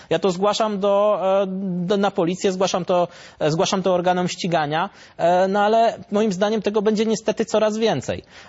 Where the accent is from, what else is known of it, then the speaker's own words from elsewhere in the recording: Szczecin, West Pomeranian Voivodeship, Poland; Ja jestem ze Szczecina, odwołam się do Szczecina, są w sumie trochę podobne miasta.